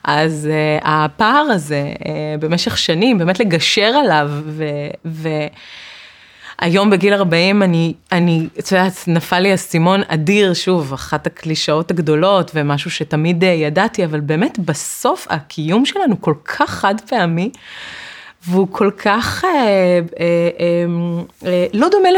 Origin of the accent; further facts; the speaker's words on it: Tirat Carmel, Haifa District, Israel; גדלתי למרגלות חיפה, בטירת הכרמל, עיירת פיתוח קטנה, עד גיל 11, ומשם עברנו לחיפה, דרך הים, גם ילדה חיפאית, לא שגרתית.